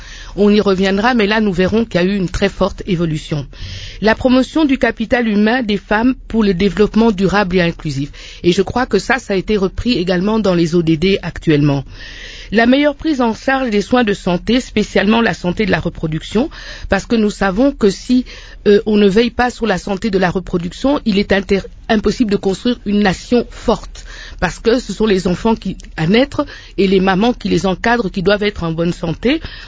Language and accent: French; DR Congo; chez nous en RDC